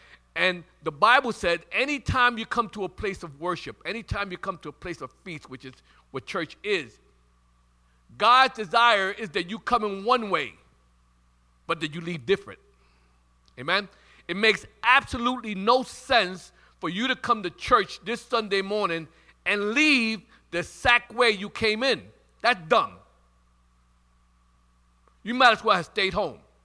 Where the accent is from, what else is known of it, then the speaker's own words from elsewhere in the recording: Brooklyn, New York, United States; now in Staten Island, United States; I'm from Brooklyn. I'm from Brooklyn. We got to get that straight. People say, you've been living in Staten Island for 40 years. So what? I'm from Brooklyn. That's where I'm from.